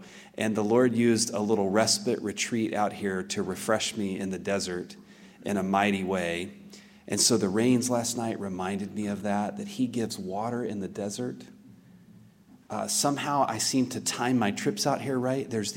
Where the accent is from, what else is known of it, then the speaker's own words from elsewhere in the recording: Plainview, Texas, United States; am from a town. You have a clergyman who he and I were from a similar part of Texas. The name of my hometown was quite literally Plain View. Plain View. There are no mountains.